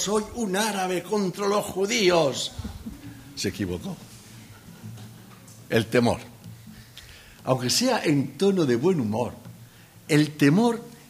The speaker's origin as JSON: {"language": "Spanish", "region": "Valencian Community", "country": "Spain", "said": "yo le dije que no soy catalán, que soy valenciano"}